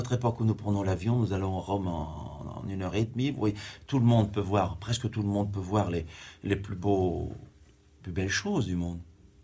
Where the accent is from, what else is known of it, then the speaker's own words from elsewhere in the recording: Hauts-de-France, France; born there; je suis né près de Douai. À Oisiers, c'est une ville... mineur, n'est-ce pas?